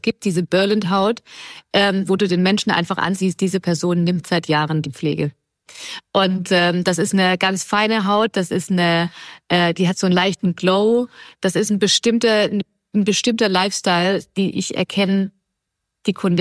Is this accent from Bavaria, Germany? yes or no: no; Baden-Württemberg, Germany; Und ich bin natürlich auch born and raised in the Black Forest. Das heißt, ich komme tatsächlich auch aus dem Dorf, wo die Firma auch ist. Da wohne ich auch immer noch bis heute.